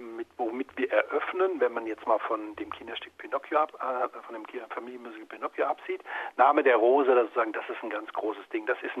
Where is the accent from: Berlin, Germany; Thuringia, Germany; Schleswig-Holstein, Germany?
Berlin, Germany; Der Wannsee ist ja unsere Badewanne, das geht ja gar nicht anders.